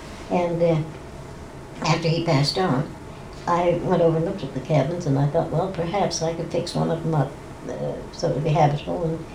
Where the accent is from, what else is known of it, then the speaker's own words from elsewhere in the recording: Los Angeles, California, United States; born there; Well, I was born in Los Angeles, but we moved up. We had an orange orchard that my father inherited from his parents.